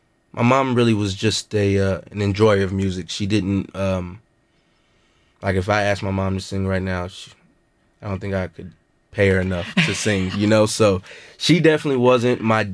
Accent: Austin, Texas, United States; also born or lived in Round Rock; I was born in Brackenridge, so I've been in the Austin area my whole life.

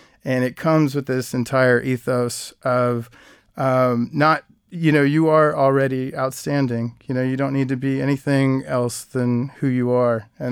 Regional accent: Austin, Texas, United States; Something about growing up in Austin, there's a lot of, you know, there's tons of stuff

